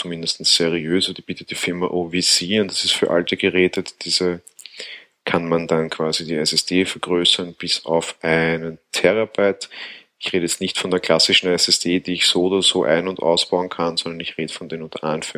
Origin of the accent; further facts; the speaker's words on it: Austria; gerade als Österreicher muss ich mich sonst auch auf Premium Reseller verlassen.